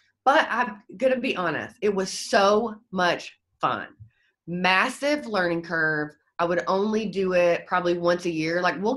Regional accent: Southern US, United States; I'm from the South, and I thought, like, I'm from a small town, so I thought I was really from the country

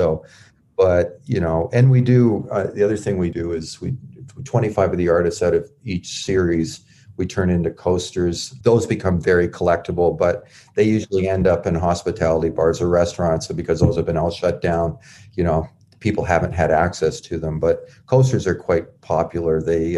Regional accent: Canada; we're Canadian

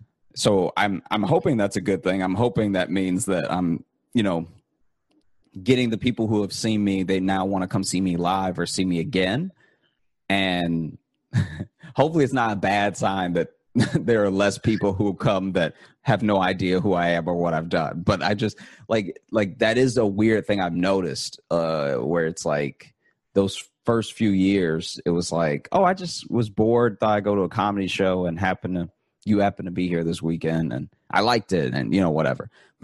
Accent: Louisiana, United States; also born or lived in Chicago; So I grew up in Louisiana and I started doing comedy in Chicago.

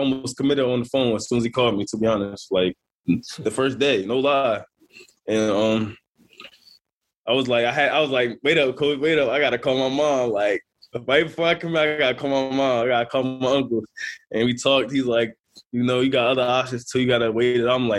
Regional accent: Delaware, United States; Just going to three different high schools, going to high school in my hometown, Delaware, then transferring to Texas, then obviously PSA. JUCO in Florida, Old Dominion in Virginia.

